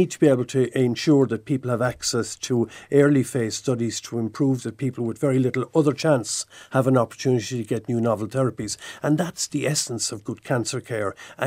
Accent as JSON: {"language": "English", "region": "Munster", "country": "Ireland", "tie": "born or raised there", "said": "I grew up in Kildemona, County Clare, in the 1960s."}